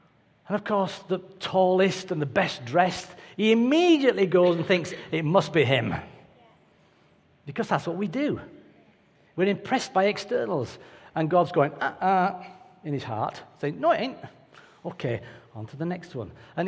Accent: United Kingdom; too many of us, maybe because we're British

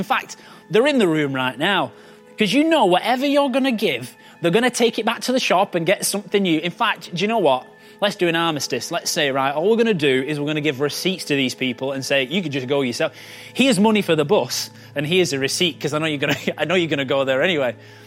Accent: Wigan, North West England, United Kingdom; Don't be angry, I'm from Wigan too, okay?

